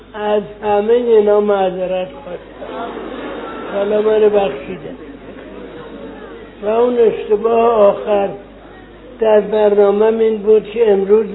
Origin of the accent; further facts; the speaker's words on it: Iran; ما ایرانی هستیم، یعنی عید نوروز رو نوروز رو عید میگیریم.